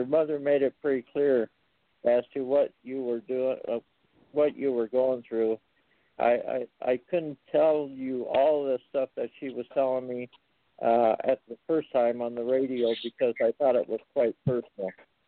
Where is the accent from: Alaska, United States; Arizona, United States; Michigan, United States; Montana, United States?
Arizona, United States; Phoenix; born there; Well, I was born in 1949 in Phoenix, Arizona